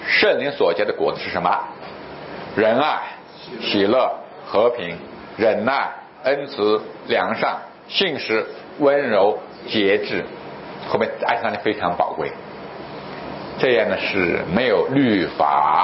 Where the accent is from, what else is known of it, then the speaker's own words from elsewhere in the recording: China; 我们中国人什么？中国那时候是不能笑的，因为什么？文化大革命嘛